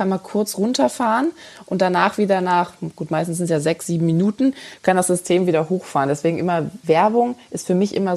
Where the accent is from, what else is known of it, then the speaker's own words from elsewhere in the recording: Bergisch Gladbach, North Rhine-Westphalia, Germany; born there; now in Munich, Germany; ich komme aus dem Rheinland. Also ich komme ja gebürtig aus Bergisch Gladbach. Und wie du gerade gesagt hast, also meine Familie ist noch da. Viele meiner Freunde sind da, eigentlich auch meine engsten Freunde. Ich habe mich trotzdem dazu entschieden, in München zu bleiben